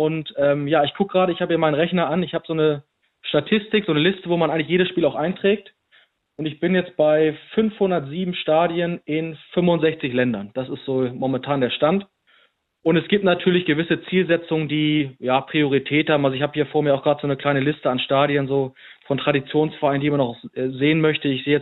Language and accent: German; Hamburg, Germany; ich komme aus der Nähe von Hamburg oder bin im Hamburger Raum groß geworden.